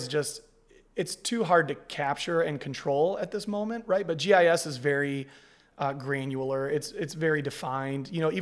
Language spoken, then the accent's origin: English; Toledo, Ohio, United States; Obviously, I'm from Toledo. I wanted to be closer to my family, so coming back home was really important to me.